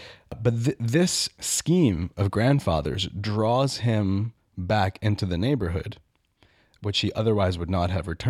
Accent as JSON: {"language": "English", "region": "Minsk", "country": "Belarus", "second_language": "English", "said": "I'm from Minsk, the capital of Belarus"}